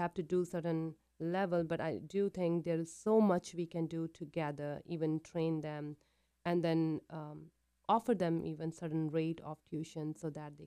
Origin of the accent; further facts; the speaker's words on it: India; moved away; It's not always, you know, I came from India.